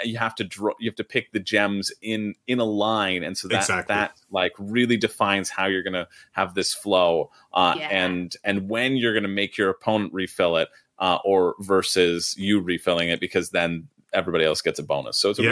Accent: Canada; me as a Canadian

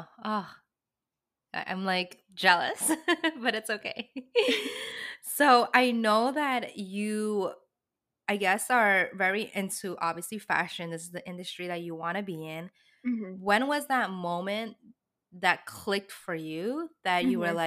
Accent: Manhattan, New York, United States; now in Brooklyn, United States; growing up in Manhattan, I never really ventured out to Brooklyn or Queens. I mean, minimally. Yeah. And now that I'm growing older, I currently reside in Brooklyn now

